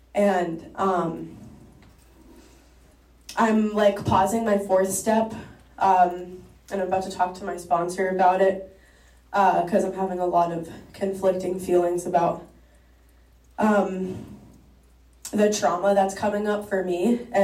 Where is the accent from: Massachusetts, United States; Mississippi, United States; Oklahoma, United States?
Massachusetts, United States; Brookline; And I grew up in Brookline, and so I have a lot of resentment toward coming to meetings in the area